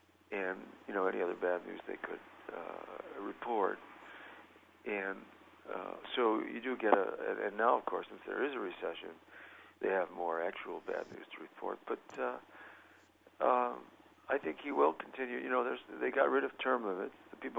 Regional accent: Chicago, Illinois, United States; maybe that's because I grew up in Chicago where I had one mayor for my whole life, and now his son is there.

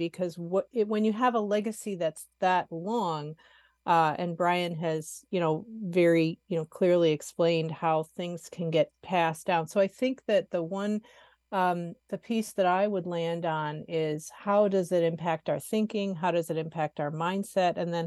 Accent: United States; growing up in the United States, going through the school systems here

